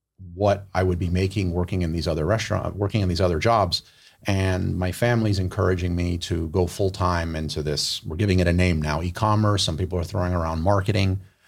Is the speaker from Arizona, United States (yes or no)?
no; Miami, Florida, United States; I was born and raised in Miami.